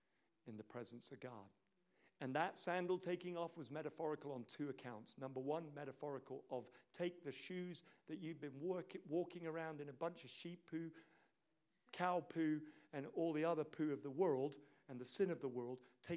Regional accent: Northern Nigeria, Nigeria; Yes, I am a black man in a white skin. I was born in Nigeria. I still speak Hausa. I grew up there for 18 years.

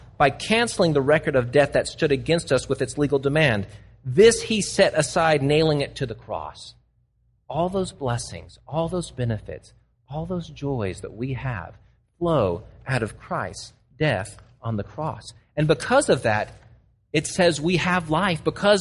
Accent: Texas, United States; born there; I always tell them, I was born in Texas, and I was the fourth of five boys, and I love to play sports.

